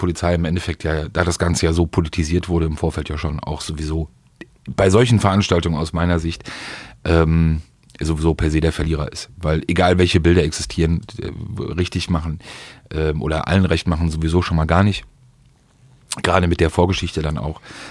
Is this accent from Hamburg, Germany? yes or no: no; Berlin, Germany; auch als Berliner hier, der hier wohnt